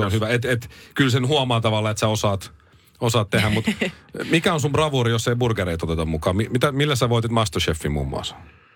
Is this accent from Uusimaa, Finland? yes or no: yes; Helsinki, Uusimaa, Finland; Ja mä oon Länsi-Pasilasta.